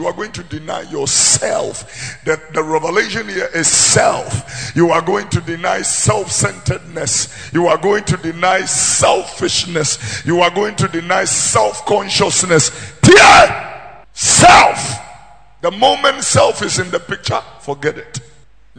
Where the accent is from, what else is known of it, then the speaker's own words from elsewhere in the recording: Tesano, Greater Accra, Ghana; born there; I was born here in Tesano.